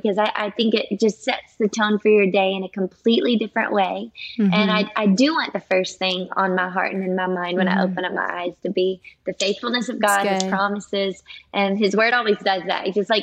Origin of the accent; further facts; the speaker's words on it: Louisiana, United States; I grew up in Louisiana. That's where all my family still lives.